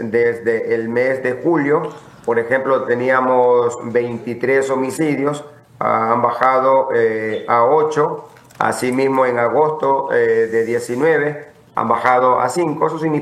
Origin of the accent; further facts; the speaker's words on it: Playa Prieta, Manabí, Ecuador; born there; ella vive en el campo donde yo nací, en Playa Prieta, Río Chico